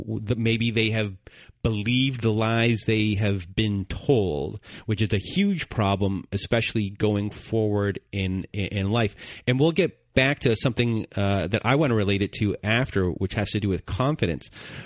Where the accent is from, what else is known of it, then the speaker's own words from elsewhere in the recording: Canada; I'm Canadian.